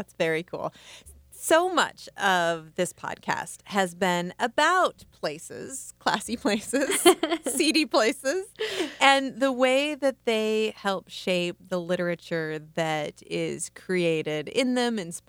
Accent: Cedar Falls, Iowa, United States; Well, and, you know, Rosemary, I grew up in Cedar Falls, and I read Bess Streeter Aldrich when I was a little girl

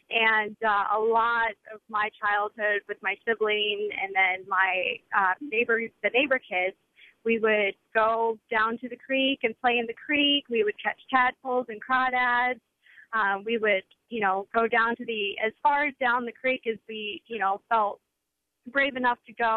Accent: Missouri, United States; also born or lived in Des Moines, Iowa; Well, I grew up in Southeast Missouri, although I was born in Des Moines.

